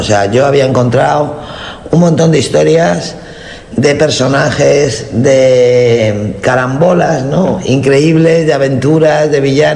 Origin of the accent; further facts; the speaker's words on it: Spain; Es muy curioso como en mi país, que tiene una historia contemporánea muy, muy, muy complicada.